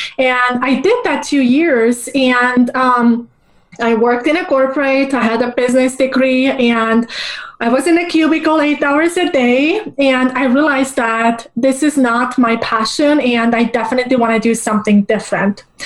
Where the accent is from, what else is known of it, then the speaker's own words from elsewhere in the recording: Estonia; also born or lived in Soviet Union; So I was born in Soviet Union, but I grew up in the Republic of Estonia in Northern Europe, so which is a very tiny country.